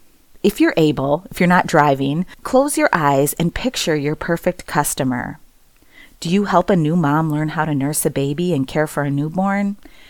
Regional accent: Wisconsin, United States; I come from Wisconsin, so sometimes I say words a little different than someone from the East or West Coast would say it.

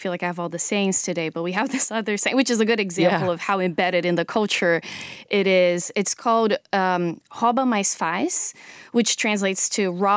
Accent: Brazil; growing up in Brazil in the 90s, I think there was a lot of optimism. We had just come out of 30 years of military rule.

